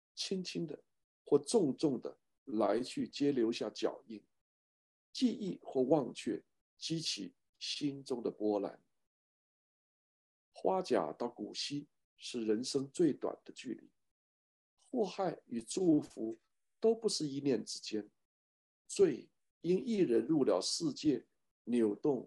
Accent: China; 你也很难逃避我们中国人这个 文化上的捆绑

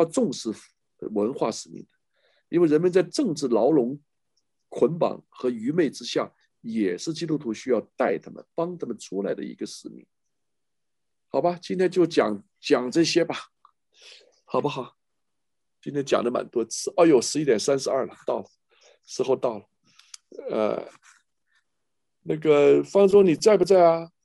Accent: China; now in United States; 听说我们是中国人，大家很开心的

